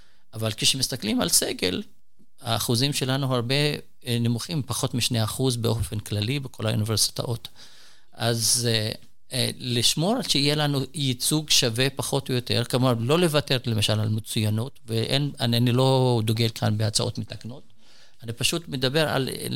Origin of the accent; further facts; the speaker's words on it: Palestine; now in Jerusalem, Israel; עכשיו ברמות גולדה בבניין, שכולם יהודים ישראלים. אני ערבי פלסטיני